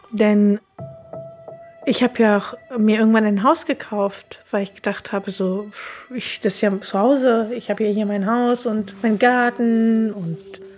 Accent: Afghanistan; Etwas, womit ich als Kind groß geworden bin in Afghanistan

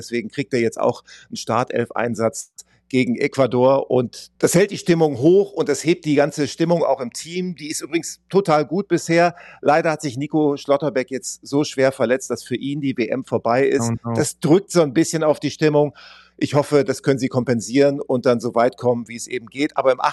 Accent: Germany; wenn ich als Deutscher

